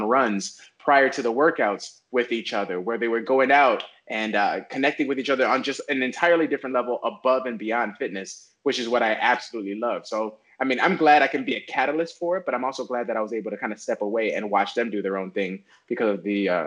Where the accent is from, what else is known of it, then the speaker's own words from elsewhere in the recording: Chicago, Illinois, United States; So, born and raised in Chicago.